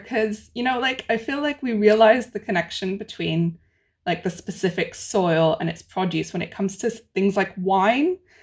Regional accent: Jerusalem, Palestine; I am Palestinian and I was brought up in Jerusalem and it's where my family is.

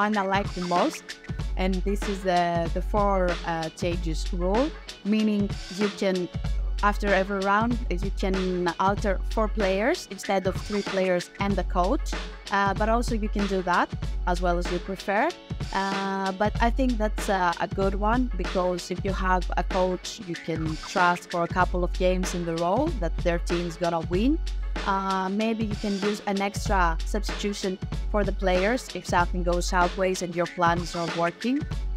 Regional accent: Athens, Attica, Greece; English is a second language; I'm from Athens, Greece.

